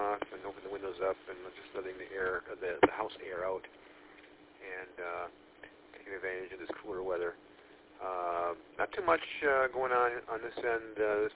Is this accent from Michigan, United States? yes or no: yes; Pigeon, Michigan, United States; I grew up in Pigeon, but spent a lot of time in Caseville, especially in the summertime